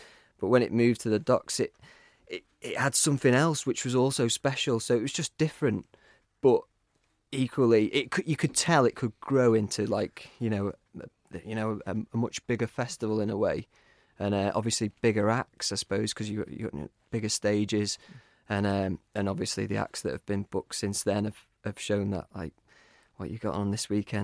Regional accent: Burscough, North West England, United Kingdom; I was brought up like in Burscough, obviously the canal is a massive thing.

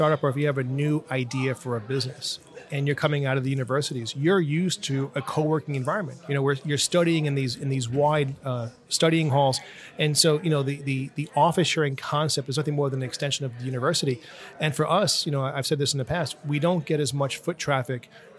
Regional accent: Brooklyn, New York, United States; it was always a great thing growing up in Brooklyn back then.

